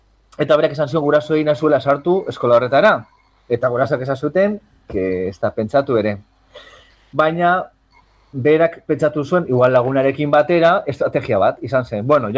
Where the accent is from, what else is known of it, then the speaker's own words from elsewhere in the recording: Lemoa, Basque Country, Spain; nire herria lemoan, nire kuadrian